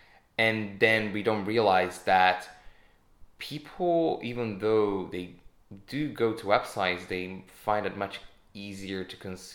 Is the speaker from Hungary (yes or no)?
yes; Hungary; English is a second language; moved away as an adult; now in United Kingdom; So I am from Eastern Europe. I'm Hungarian. Don't be fooled by the accent or with the accent. I came over to the UK 4 years ago knowing nothing about digital marketing.